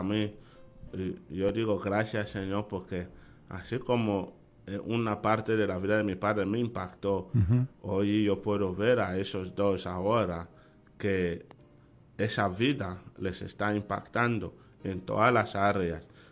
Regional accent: Equatorial Guinea; Soy de Guinea Ecuatorial.

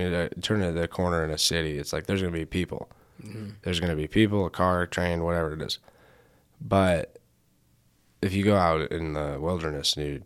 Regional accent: California, United States; I grew up in California. It's $4.50 when I got my driver's license.

